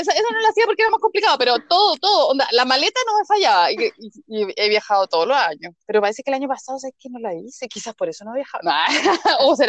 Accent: Chile; porque como buena chilena, tú sabes, el carrete parte después de las 12

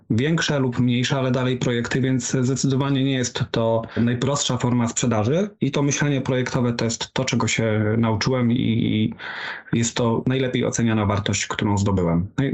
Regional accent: Olsztyn, Warmian-Masurian Voivodeship, Poland; Wiązało się to też z powrotem do mojego rodzinnego miasta, do Olsztyna, ponieważ wcześniej pracowałem w kilku innych miastach.

